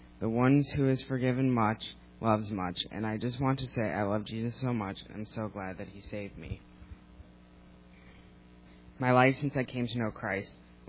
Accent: Carol Stream, Illinois, United States; also born or lived in Downers Grove; I was born in Downers Grove and raised in Carroll Stream in a Christian home where my parents attended the Parkview Community Church.

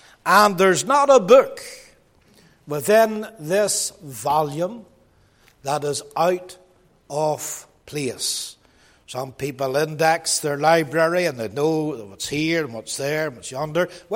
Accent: Belfast, Northern Ireland, United Kingdom; I was born and brought up in the Shankill Road area in Belfast. I've been out of Belfast for a long time now, but part of my time in Belfast, I moved from the Shankill Road area to East Belfast.

